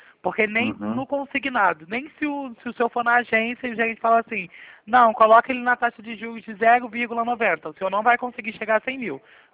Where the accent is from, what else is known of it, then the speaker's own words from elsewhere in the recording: Rio de Janeiro, Brazil; Eu sou do Rio de Janeiro.